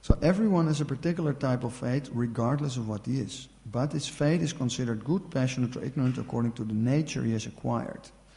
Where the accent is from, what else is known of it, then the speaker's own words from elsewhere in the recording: Amsterdam, North Holland, Netherlands; I'm from Amsterdam, so many people, they are a fan of this football club, Ajax